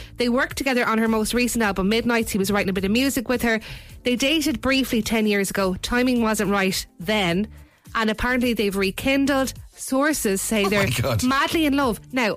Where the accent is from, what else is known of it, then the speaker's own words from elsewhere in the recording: Celbridge, Kildare, Ireland; Well, I live in Selbridge, but I'm from Selbridge. It's complicated. Prosperous, Clane, Maynooth, all that area.